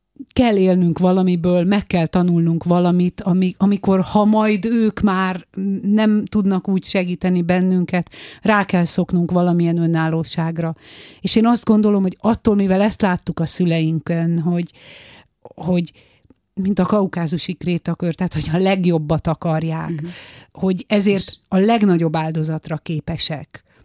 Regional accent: Nyírád, Veszprém County, Hungary; Én pedig Nyírádról, az viszont kisfalu, így van. Pontosan abban a háromszögben, ahol a Vörösiszap volt

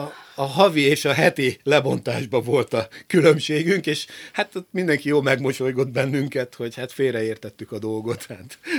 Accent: Gánt, Fejér, Hungary; Hiszen én egy olyan helyről származom, Gántbányaterepről vonatkoztatok el mindent, amikor én kisgyerek voltam, ez még egy bányász település volt, a bauxit bányászatra épült

